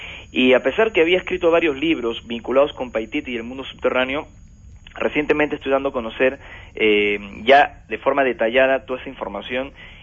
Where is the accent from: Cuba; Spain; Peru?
Peru; No solo allí se encuentra ese misterio, sino también en el Perú, de donde vengo, en los Andes, donde esa sabiduría sigue viva.